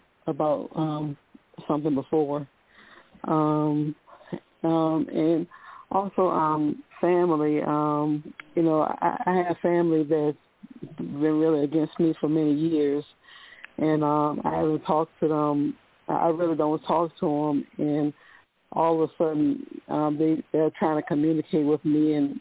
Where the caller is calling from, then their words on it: Virginia, United States; from Virginia.